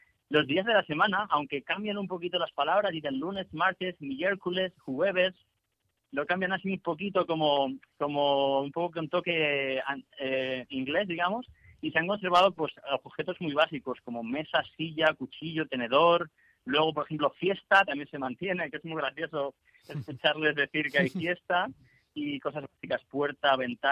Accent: Móstoles, Community of Madrid, Spain; yo soy madrileño, ¿vale? De Móstoles, además.

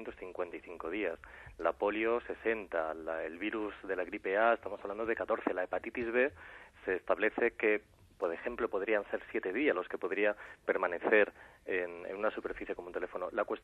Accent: Community of Madrid, Spain; esa es la imagen que nosotros estamos transmitiendo como madrileños

